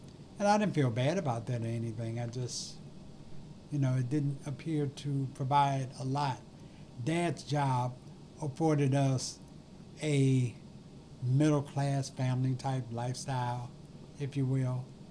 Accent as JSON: {"language": "English", "town": "Detroit", "region": "Michigan", "country": "United States", "tie": "born or raised there", "said": "I was born here in Detroit. Just east of here. Grew up in this area. Had relatives that stayed in the Brewster Projects. We lived just east of here, just across the tracks."}